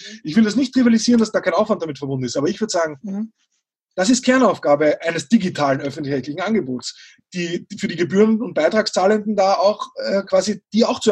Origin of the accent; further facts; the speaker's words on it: Austria; Als Österreicher bin ich natürlich sofort dabei, das als typisch deutsch zu klassifizieren.